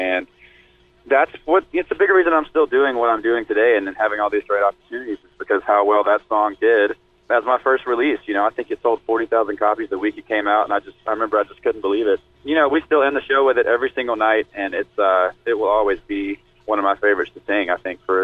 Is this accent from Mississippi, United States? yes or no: yes; Hattiesburg, Mississippi, United States; a lot of people go through my hometown of Hattiesburg when they're on the way either to New Orleans or the beach down in Gulf Shores in that area.